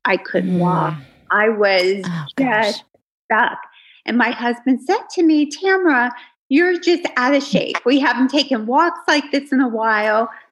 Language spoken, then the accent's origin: English; Tampa, Florida, United States; we were growing up in Florida, Tampa, Florida.